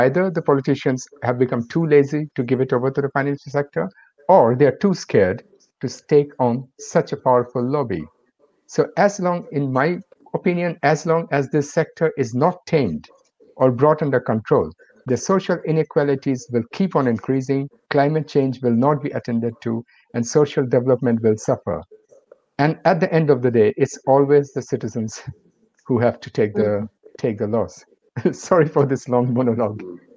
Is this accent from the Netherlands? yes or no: yes; Netherlands; English is a second language; I come from Netherlands